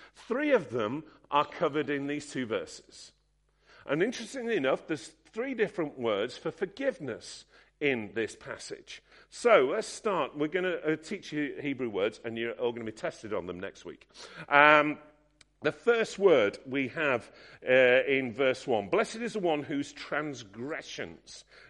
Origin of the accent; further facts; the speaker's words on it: England, United Kingdom; Yes, I'm a brash northern missionary to you southerners.